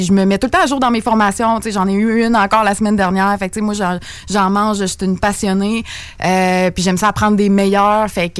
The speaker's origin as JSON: {"language": "French", "town": "Saint-Henri", "region": "Quebec", "country": "Canada", "said": "Moi, je viens de Saint-Henri, juste à côté."}